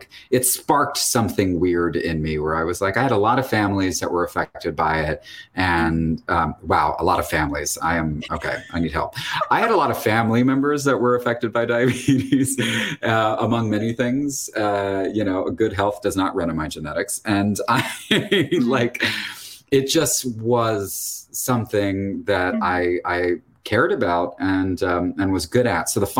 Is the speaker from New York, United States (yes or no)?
no; Virginia, United States; born there; also born or lived in North Carolina / Texas; No, I moved around a lot. I always lived in the South. Like I was born in Virginia, and then my dad, for his job, you know, we had to sort of relocate a lot.